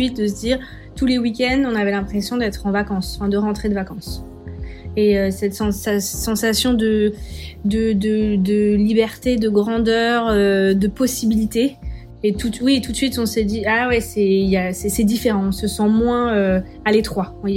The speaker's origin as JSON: {"language": "French", "country": "France", "moved": "yes", "said": "ça fait 12 ans du coup que j'ai quitté la France. Je me sens jamais à la maison."}